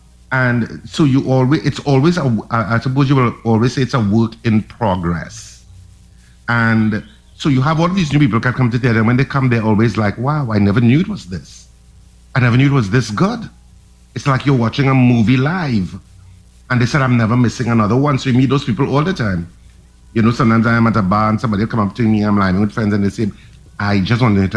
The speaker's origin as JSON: {"language": "English", "country": "Trinidad & Tobago", "said": "I'm from Trinidad"}